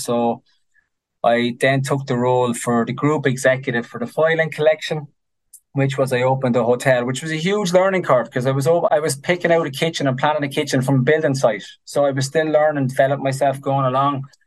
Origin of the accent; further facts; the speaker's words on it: Ireland; But yeah, I like to eat and drink. Being Irish.